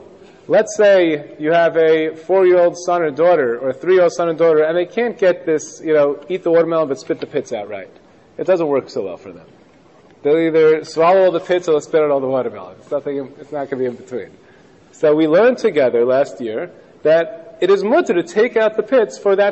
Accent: New York, United States; And I know I'm from Washington Heights, but this is a little bit, you know.

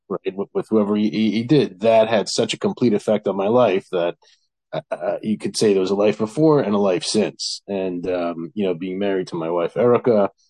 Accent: Pittsburgh, Pennsylvania, United States; I come from Pittsburgh, and I was dealing with my own challenges

